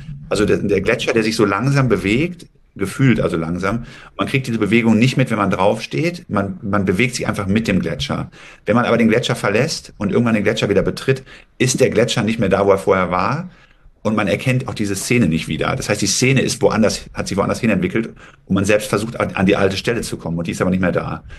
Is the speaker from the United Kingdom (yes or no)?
yes; England, United Kingdom; German is a second language; Und dann habe ich gesagt, ja, England bin ich eigentlich nur.